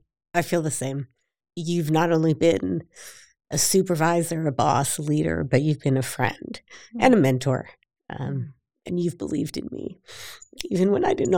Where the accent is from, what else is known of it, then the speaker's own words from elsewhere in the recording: California, United States; I'm from the Bay Area in California.